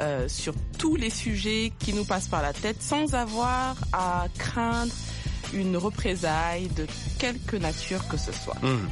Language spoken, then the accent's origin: French; Grenoble, Auvergne-Rhône-Alpes, France; Je suis née, j'ai grandi à Grenoble.